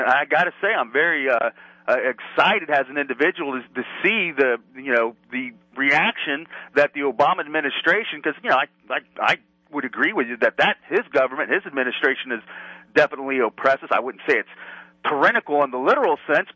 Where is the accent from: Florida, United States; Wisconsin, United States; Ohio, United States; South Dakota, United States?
Florida, United States; I'm a gun owner. I'm a country boy from Florida. I grew up hunting. I live on a ranch.